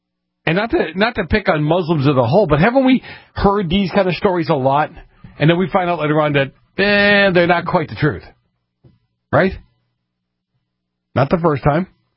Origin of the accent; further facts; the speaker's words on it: Massachusetts, United States; this is my home state of Massachusetts, and they've never, I don't remember them being this whacked as a kid